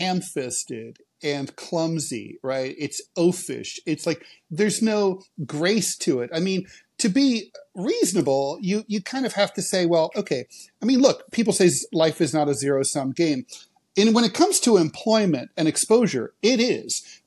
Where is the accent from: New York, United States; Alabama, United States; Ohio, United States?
Ohio, United States; Dayton; I grew up in Dayton, Ohio. And there's something to that.